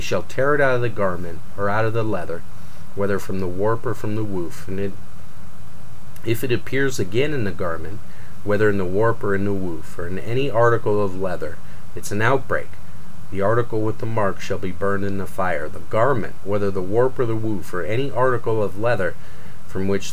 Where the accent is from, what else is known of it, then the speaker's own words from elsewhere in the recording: Cleveland, Ohio, United States; You know, I grew up in Cleveland. That's the home of rock and roll, for crying out loud.